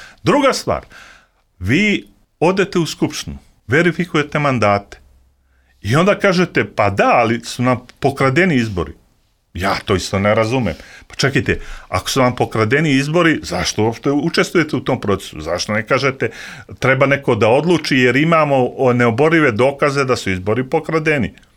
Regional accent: Peć, Kosovo; Ja sam rođena u Peći, to je moje prebivalište.

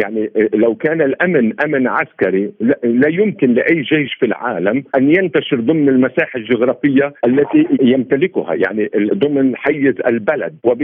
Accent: Lebanon; وهذه الأزمة عندنا في لبنان، لبنان لا يوجد مفهوم الدولة الأمة، نحن عدة شعوب ضمن حي جغرافي ضيق

